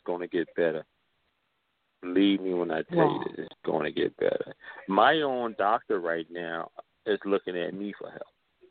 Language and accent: English; New York, United States; I'm from New York, so as long as it ain't snowing, I'm good.